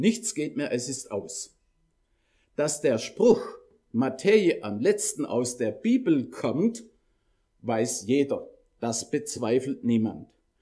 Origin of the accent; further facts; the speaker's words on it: Baden-Württemberg, Germany; accent: Swabian; ich komme aus Württemberg, das werdet ihr spätestens jetzt schon gemerkt haben an meiner Sprachmelodie